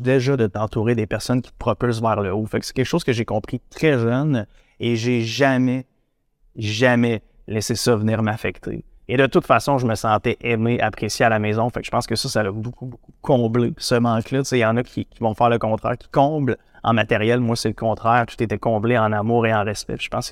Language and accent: French; Percé, Quebec, Canada; Donc, j'ai grandi à Percé, en Gaspésie, un beau village. Écoutez, un majestueux village au bord de l'océan, dans le fond de la Gaspésie.